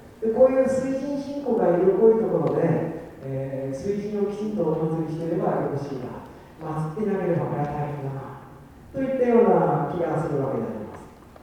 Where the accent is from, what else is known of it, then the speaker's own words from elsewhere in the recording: Asahikawa, Hokkaido, Japan; 実は私の田舎の北海道旭川のところはサイクリングロード、20キロ以上のサイクリングロードがあるんです。